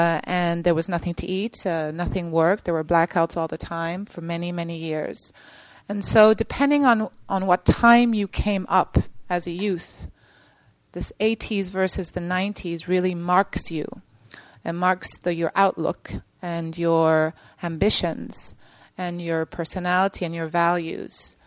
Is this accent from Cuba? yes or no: yes; Cuba; And I grew up in Cuba at that time, and I can talk from personal experience.